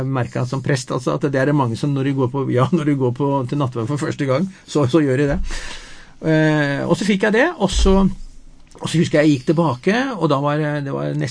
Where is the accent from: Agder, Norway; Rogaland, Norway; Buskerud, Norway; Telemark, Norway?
Telemark, Norway; Porsgrunn; ikke bare i Porsgrunn og der jeg vokste opp, men i landet